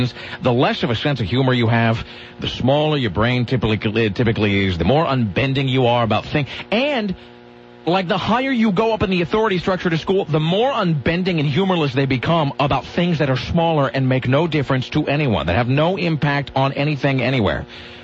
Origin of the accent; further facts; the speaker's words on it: Eugene, Oregon, United States; Rick, I'm ashamed to admit I grew up in Eugene